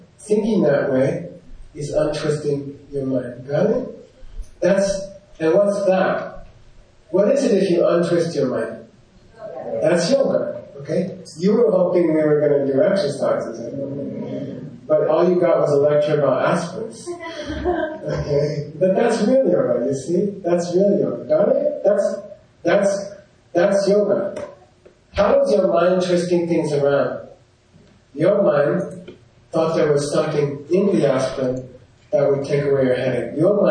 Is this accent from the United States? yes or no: yes; Arizona, United States; I know I grew up, you know, where I grew up in Arizona, and my dad liked Chevys better than Fords.